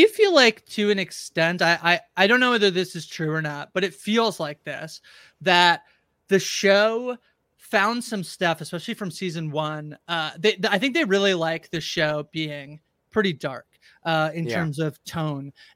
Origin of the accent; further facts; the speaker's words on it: Canada; I'm a Canadian again, so I'm only going to speak to Canada.